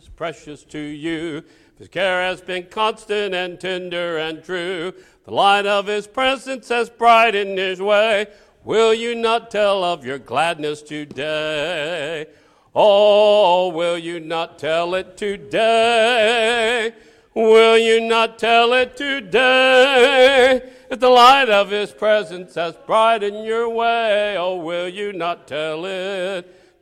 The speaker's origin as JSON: {"language": "English", "town": "Aurora", "region": "Colorado", "country": "United States", "tie": "born or raised there", "said": "And I grew up in Aurora, Colorado, which is a suburb of Denver."}